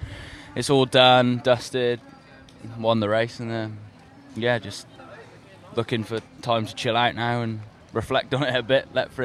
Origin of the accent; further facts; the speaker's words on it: United Kingdom; probably the biggest crowd and the best supporting crowd, especially being British as well.